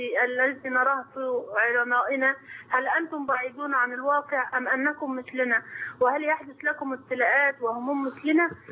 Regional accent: Gharbia, Egypt; خاصة أن حضرتك من الغربية وأنا من الغربية

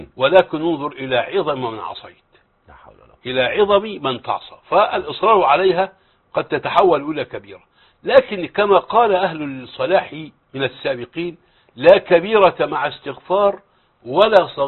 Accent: Egypt

